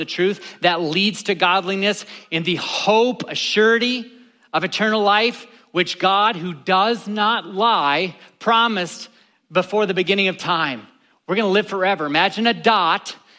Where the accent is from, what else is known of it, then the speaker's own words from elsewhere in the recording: Ohio, United States; I grew up in Ohio, so every spring we'd be like, oh, I hope the Cleveland Browns put a football team on the field.